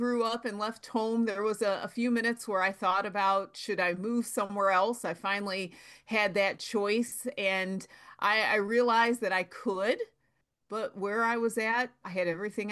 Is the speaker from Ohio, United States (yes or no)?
yes; Ohio, United States; I was born in Ohio, so I'm a Midwestern girl through and through. And so I started off on one side of Ohio, and now I live on the other side of the state.